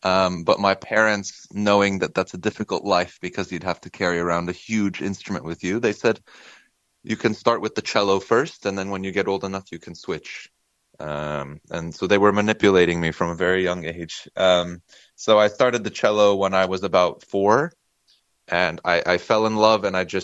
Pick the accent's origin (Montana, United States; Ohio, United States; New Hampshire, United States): Ohio, United States; also born or lived in Michigan / Los Angeles, United States; So I was born in Ohio, and I grew up in Ohio, then moved to Michigan, then moved to Los Angeles.